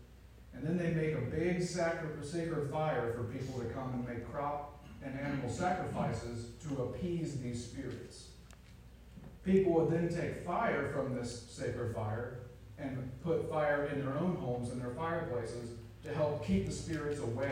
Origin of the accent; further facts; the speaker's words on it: United States; I grew up in America, in a small town. Halloween's very popular.